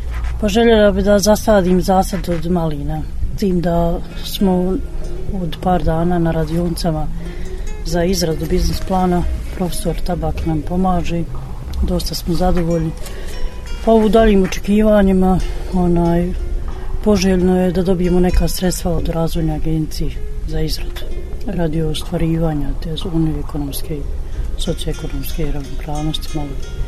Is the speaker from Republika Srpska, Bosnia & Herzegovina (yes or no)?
no; Novi Šeher, Federation of Bosnia and Herzegovina, Bosnia & Herzegovina; dolazim iz Novog Šehera.